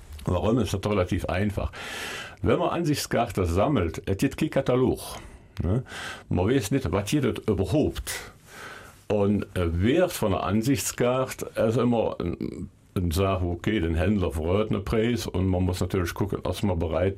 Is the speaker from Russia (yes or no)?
yes; Russia; German is a second language; now in Eupen, Belgium; Ich geboren sind, ich sehe ja 1960 und ich sehe geboren in Batschewisch. Da sind ich dann noch in Russien und dann bis zur Mittelschule da gewohnt, bin mit den Eltern.